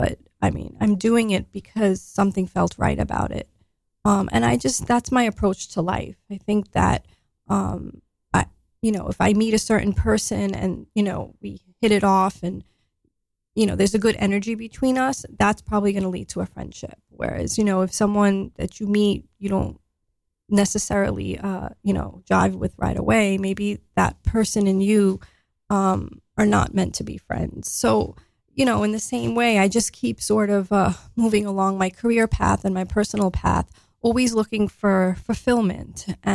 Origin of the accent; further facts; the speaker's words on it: Staten Island, New York, United States; So, I grew up, I grew up in Staten Island, New York.